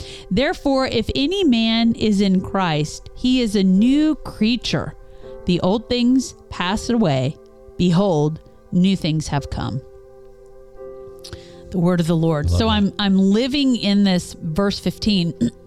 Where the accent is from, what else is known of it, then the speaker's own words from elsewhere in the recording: Kansas City, United States; So we're from the Kansas City area and we like Kansas City Joe's barbecue.